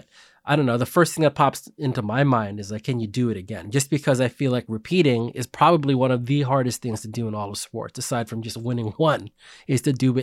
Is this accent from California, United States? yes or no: yes; California, United States; I grew up in the Bay Area.